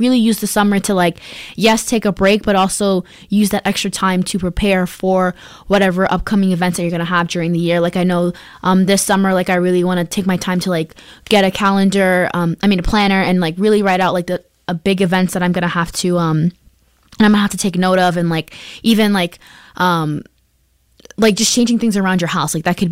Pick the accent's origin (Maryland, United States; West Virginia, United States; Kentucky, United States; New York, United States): New York, United States; Like, I'm from New York, so I know that during the summertime, New York usually has these New York restaurant weeks